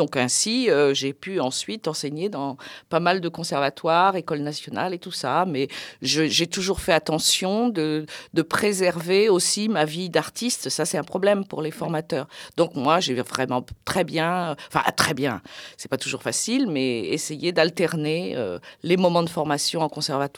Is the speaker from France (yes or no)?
yes; Nouvelle-Aquitaine, France; now in Nantes, France; toute ma famille, mes ancêtres étaient dans le vignoble, mais non, je suis Charentaise d'origine.